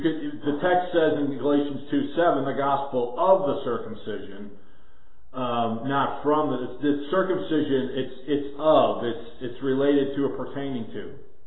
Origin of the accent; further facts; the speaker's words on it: Chicago, Illinois, United States; So I'm from Chicago, but I'm not currently of Chicago.